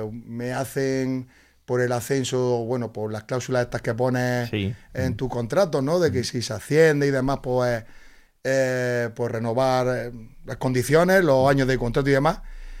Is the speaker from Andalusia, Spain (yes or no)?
yes; Almería, Andalusia, Spain; Pero bueno, Almería era mi tierra